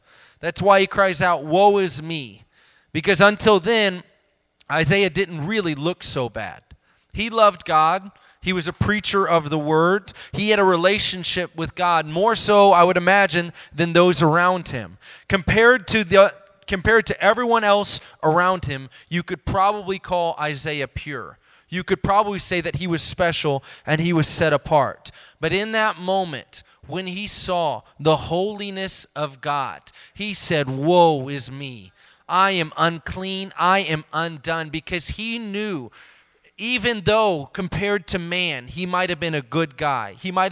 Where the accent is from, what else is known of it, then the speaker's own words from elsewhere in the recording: Elkhart, Indiana, United States; I'm from Elkhart, Indiana, and we would always play in that basketball tournament